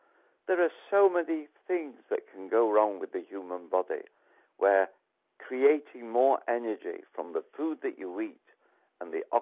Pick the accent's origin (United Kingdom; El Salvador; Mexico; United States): United Kingdom; Blackpool, North West England; born there; He's remarking on Blackpool, listeners, because I was born in Blackpool.